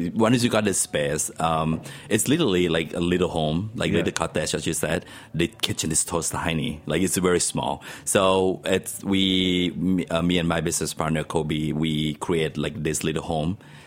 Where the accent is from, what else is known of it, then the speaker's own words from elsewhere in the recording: Thailand; English is a second language; I'm originally from Thailand. So we've been doing Thai food.